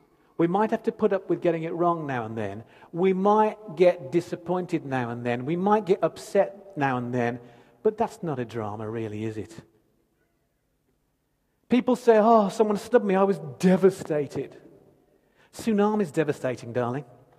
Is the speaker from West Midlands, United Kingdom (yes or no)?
yes; Dudley, West Midlands, United Kingdom; now in Leicester, United Kingdom; she had to come and live in my hometown, which is Dudley. We moved to Leicester afterwards.